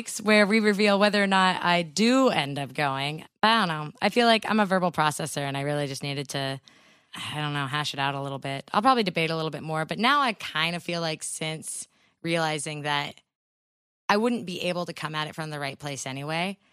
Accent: California, United States; we're Californian.

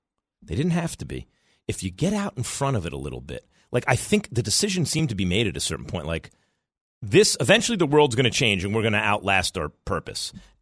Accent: New York, United States; You should have heard my father around the dinner table because, you know, growing up in New York, he didn't, my dad has a Bronx accent

